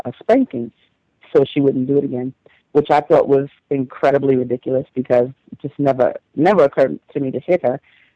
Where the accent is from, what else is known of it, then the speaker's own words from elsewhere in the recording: New York, United States; now in Chicago, United States; I'm one of them stolen kids, one of the descendants of the stolen ones. So then they go, oh, you know, so yeah, native to New York, but I am in Chicago